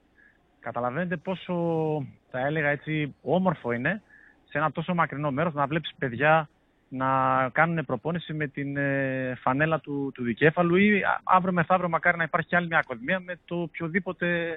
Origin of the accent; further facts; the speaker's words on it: Thessaloniki, Central Macedonia, Greece; γιατί ενώ είμαι Θεσσαλονικιός, τα τελευταία 2 χρόνια δούλευα σε ομάδες της Κρήτης.